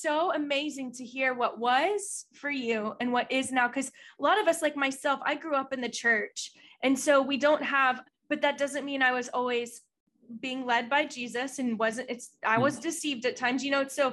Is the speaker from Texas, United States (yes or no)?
yes; Texas, United States; I'm Texan.